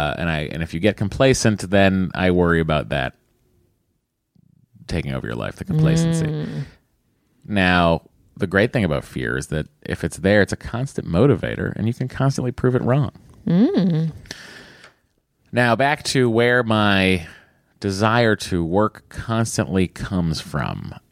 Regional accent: Connecticut, United States; I'm from Connecticut. Oh, well, very close to Westport. Literally screamed when I heard you two talking about my neck of the woods.

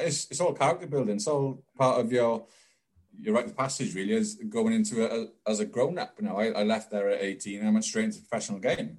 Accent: Wales, United Kingdom; I was lucky in growing up in Wales

